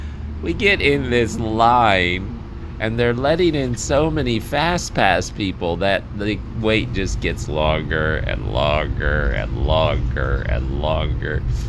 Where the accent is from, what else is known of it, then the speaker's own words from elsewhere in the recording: Manila, Metro Manila, Philippines; because I grew up in the Philippines in Manila